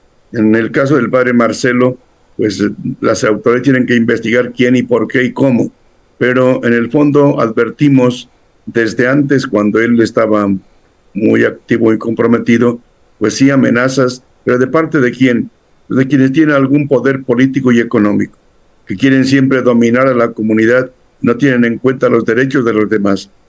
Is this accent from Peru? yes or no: no; Mexico; Yo vivo ahora en Toluca, y tengo que estar yendo cada 8 días a mi pueblo